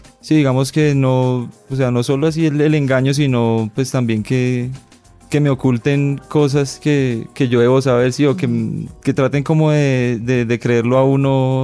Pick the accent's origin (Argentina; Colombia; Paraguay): Colombia; todos somos humanos, todos somos colombianos